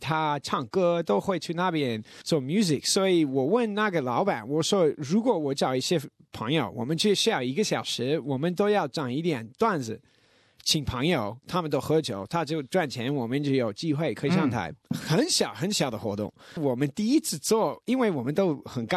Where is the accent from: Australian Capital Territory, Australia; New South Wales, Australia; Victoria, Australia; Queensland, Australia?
Victoria, Australia; Melbourne; born there; Chinese is a second language; 尤其我们在这里出生的，